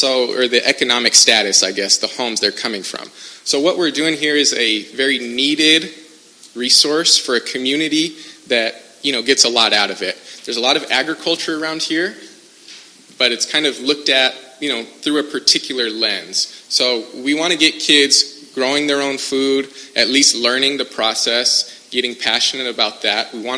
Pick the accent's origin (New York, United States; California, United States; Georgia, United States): California, United States; Santa Maria; I'm from Santa Maria, I've been here my whole life.